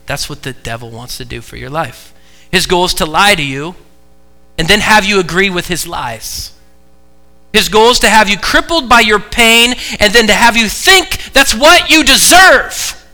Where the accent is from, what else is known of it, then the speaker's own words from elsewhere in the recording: Eugene, Oregon, United States; moved away as an adult; also born or lived in Illinois; I was born in Eugene, raised in Oregon until I was 22 and graduated college. Then I moved to Illinois and became a youth pastor.